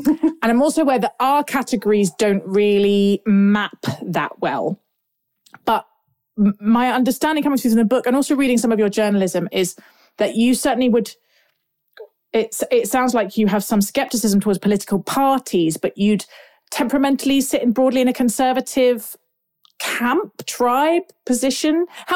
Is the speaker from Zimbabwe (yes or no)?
no; United Kingdom; I'm always aware of feeling like a bit of a babe in the woods as a Brit about American politics